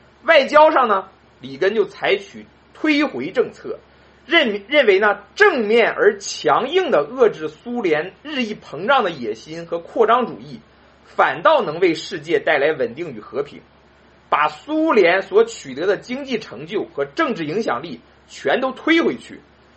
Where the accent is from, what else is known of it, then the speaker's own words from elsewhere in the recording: China; 也许对我们这些来自中国大陆的人来说啊，1980年是一个春天